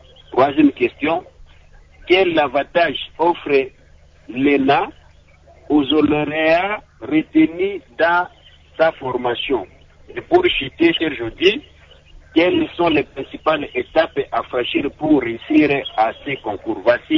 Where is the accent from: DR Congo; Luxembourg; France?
DR Congo; ici chez nous, à la République démocratique du Congo